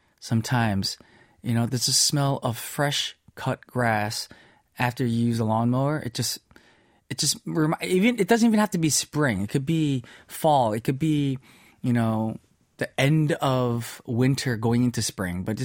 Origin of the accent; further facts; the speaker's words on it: United States; this also reminds me of an ad that I grew up listening to in America a long time ago.